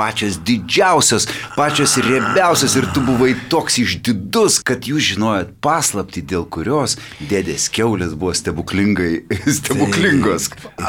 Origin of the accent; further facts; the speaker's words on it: Tauragė, Tauragė County, Lithuania; pats gimiau ir augau Tauragėjai, nu gal kiek didesnis miestas, bet vis tiek provincija gūdi vakaruose